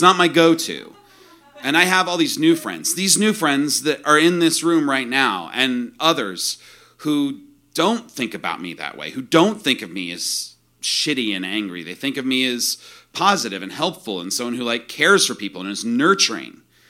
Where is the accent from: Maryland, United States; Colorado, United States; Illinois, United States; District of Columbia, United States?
Illinois, United States; I grew up in the Midwest, too, in central Illinois, and it's shitty